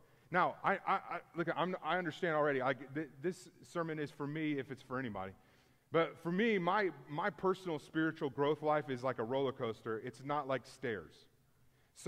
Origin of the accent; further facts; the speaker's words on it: Houston, Texas, United States; We had one growing up in Houston